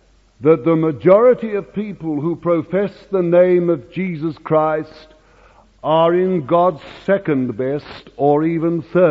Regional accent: London, United Kingdom; born there; I can't help being an Englishman. That's all there is in it. So far as the place I was born, I never chose to be born in Bethnal Green in London.

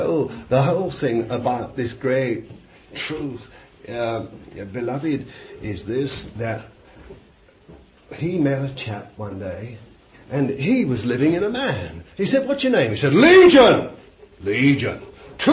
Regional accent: London, United Kingdom; born there; I was born in London.

